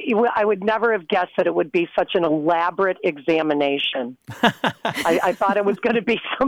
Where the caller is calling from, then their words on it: Chula Vista, California, United States; I'm calling from Chula Vista, California.